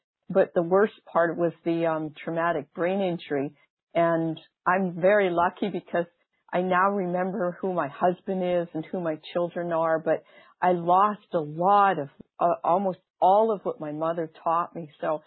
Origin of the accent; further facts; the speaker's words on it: Western Canada, Canada; now in Boston, United States; I was raised on a glacier lake, on a remote area of a glacier lake in Western Canada